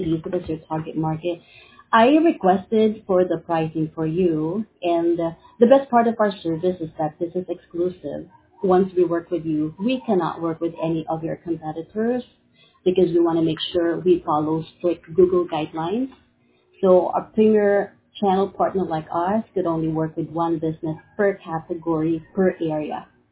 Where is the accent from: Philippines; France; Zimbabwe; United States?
Philippines; English is a second language; Yes, I'm a Filipina.